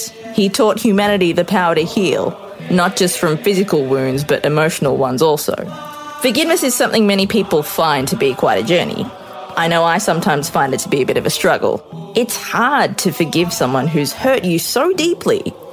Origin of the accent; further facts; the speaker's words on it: Australia; Growing up in Australia, I went to a Catholic school, both primary and secondary. I went to church weekly. I became an altar server for about 8 years.